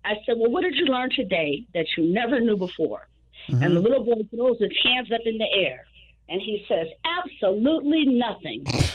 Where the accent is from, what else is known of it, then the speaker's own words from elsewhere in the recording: Anaheim, California, United States; I learned how to ski Big Bear in Mammoth. I'm from Anaheim, California.